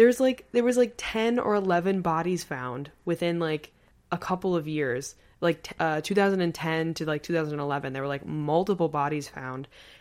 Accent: Long Island, New York, United States; For those of you who don't know, I am from Long Island. I grew up on Long Island. I, like, you know, very much still call it home.

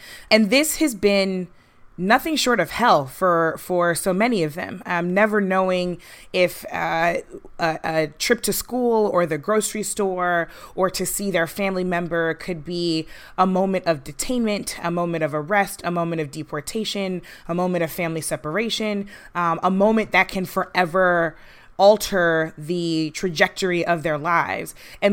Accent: St. Louis, Missouri, United States; I grew up in St. Louis.

